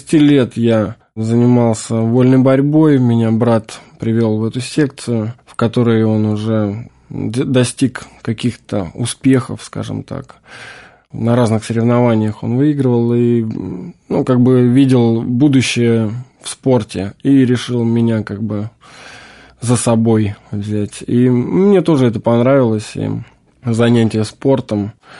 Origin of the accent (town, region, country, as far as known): Nevskaya Dubrovka, Leningrad Oblast, Russia; born or raised there